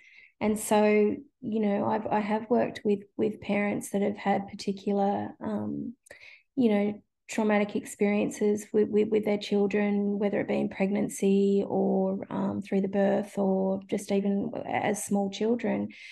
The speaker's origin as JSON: {"language": "English", "region": "Tasmania", "country": "Australia", "tie": "born or raised there", "said": "because I grew up in Tasmania"}